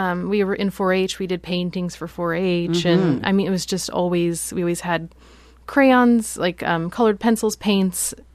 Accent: Astoria, Oregon, United States; Yeah, I was born and raised here. I grew up here in Astoria, and I was born at the place that used to be a hospital right next to the Blue Scorcher.

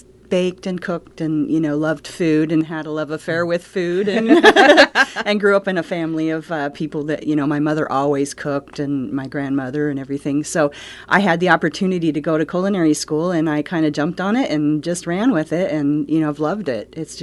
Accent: Long Beach, Washington, United States; also born or lived in Klamath Falls, Oregon; Well, I actually grew up here. I grew up in Long Beach.

